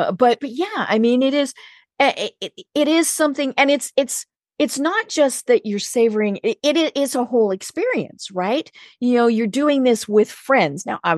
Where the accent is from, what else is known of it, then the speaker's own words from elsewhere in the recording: Colorado, United States; Now I'm from Colorado.